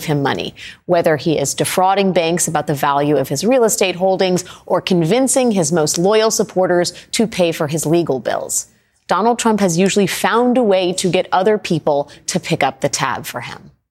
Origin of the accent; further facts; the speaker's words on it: New York, United States; sort of as a New Yorker, as a person that is trying to make change in government